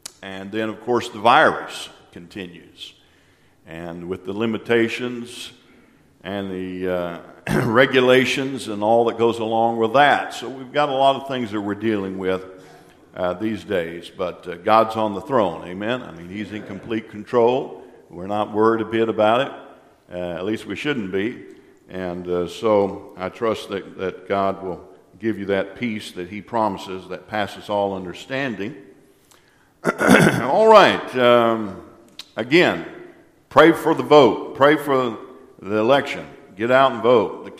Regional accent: Oklahoma, United States; So, anyway, but I'm originally from Oklahoma. My wife's from Iowa.

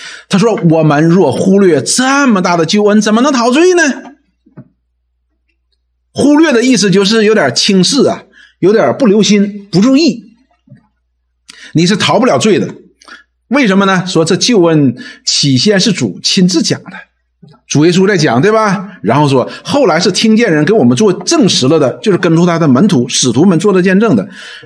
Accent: China; 什么叫大哉？就是我们中国人通常讲的呜呀，太惊奇了

